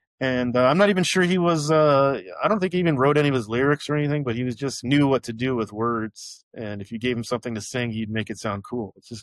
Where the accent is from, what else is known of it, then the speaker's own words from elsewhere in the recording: Tampa, Florida, United States; when I was a kid growing up in Tampa in the late 80s